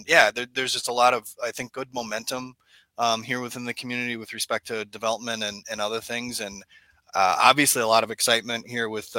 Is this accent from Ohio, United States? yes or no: no; Green Bay, Wisconsin, United States; also born or lived in Madison; Yeah, like I said, born and raised in Green Bay, went down to Madison to go to school, which is really where I developed an interest in politics.